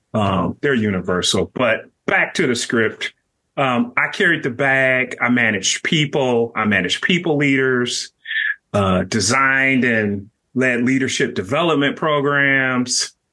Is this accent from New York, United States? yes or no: no; Detroit, Michigan, United States; born and raised on the east side of Detroit. Yeah. So I'm from the Motor City, and I'm very proud about it.